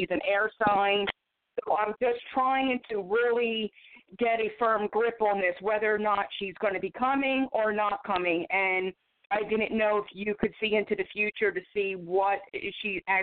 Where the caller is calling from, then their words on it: Philadelphia, Pennsylvania, United States; calling, and I'm calling from Philadelphia, PA.